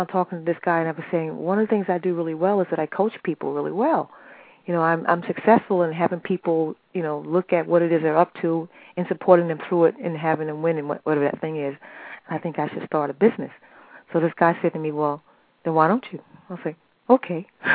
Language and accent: English; New York City, New York, United States; born there; In terms of, I was born here in New York City.